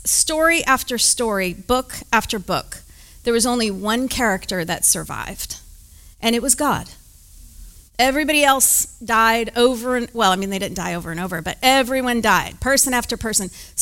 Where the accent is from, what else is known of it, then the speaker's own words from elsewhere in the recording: Albany, Oregon, United States; now in Dallas, United States; So I'm not from here, I'm from Oregon originally.